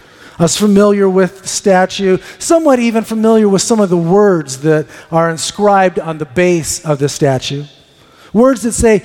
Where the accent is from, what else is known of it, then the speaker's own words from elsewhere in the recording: United States; Now, we saw it on the Canadian side, and just got to tell you, as an American, I got to tell you, the Canadian side is actually better than the American side.